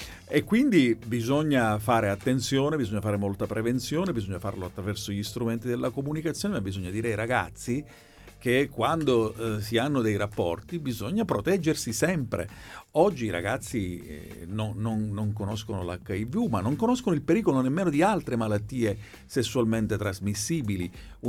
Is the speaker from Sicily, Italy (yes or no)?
yes; Catania, Sicily, Italy; Io faccio riferimento ovviamente a Catania perché sono catanese